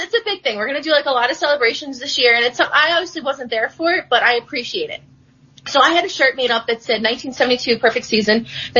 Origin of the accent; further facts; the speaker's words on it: New Jersey, United States; I said, I'm the same as you. I'm from New Jersey. I would have decided that 32 years ago.